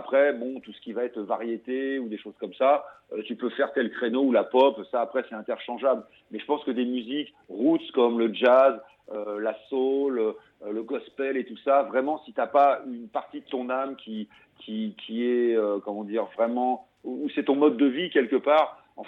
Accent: Paris, Île-de-France, France; moi je suis né à Paris, je suis un vrai petit parisien, donc c'est du blues blanc, du blues urbain, parce que j'ai toujours vécu à la ville, à Paris

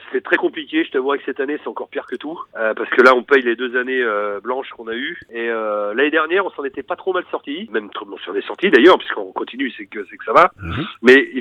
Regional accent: Normandy, France; also born or lived in Loire-Atlantique / Vienne / Vendée; j'ai vécu un grand moment de ma jeunesse, j'ai vécu dans le Calvados, donc moi que tu dois connaître, hein, j'habitais au Nez-sur-Redon.

